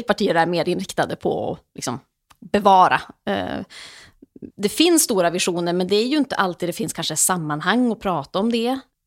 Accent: Norrland, Sweden; jag kommer själv från norra Sverige, jag har släkt i norra Sverige

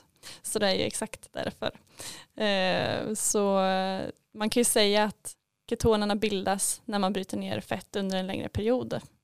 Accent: Norrköping, Östergötland, Sweden; Ja, och jag är från Norrköping

